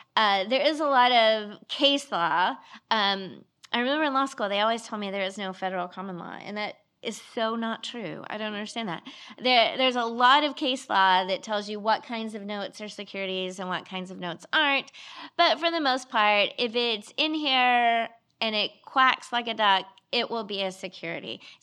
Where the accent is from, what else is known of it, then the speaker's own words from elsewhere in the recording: Lubbock, Texas, United States; I am a Texan. I am from Lubbock. And I went to school here and practiced law here.